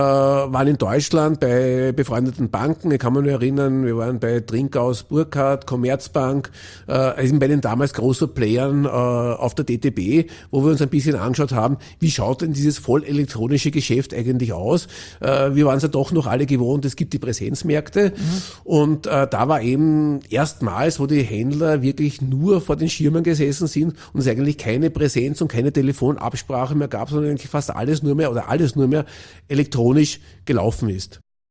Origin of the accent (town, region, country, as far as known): Austria